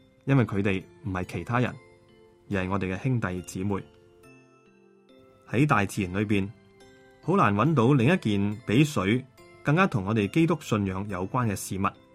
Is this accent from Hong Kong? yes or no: yes; Hong Kong; 我们香港人说什么啊，不要蚀底嘛